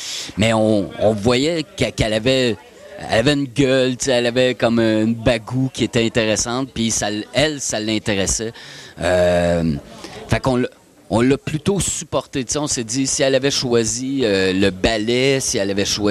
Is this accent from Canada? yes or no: yes; Trois-Rivières, Quebec, Canada; Chez nous, à Trois-Rivières, c'était un code d'habit.